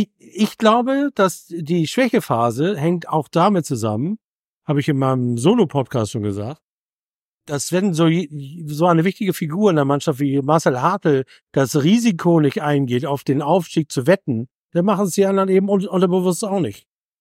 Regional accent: Cologne, North Rhine-Westphalia, Germany; als Kölner in Gladbach, hör mal auf jetzt.

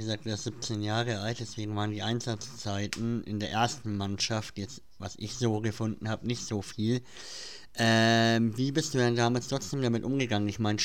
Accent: Germany; das sage ich als Deutscher

